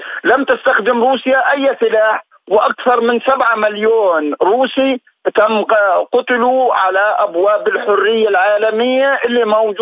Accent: Palestine; أنا بحكي كفلسطيني.

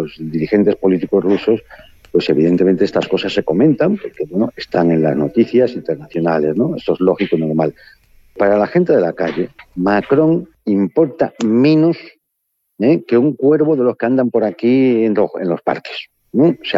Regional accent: Spain; que es lo que más nos duele como españoles

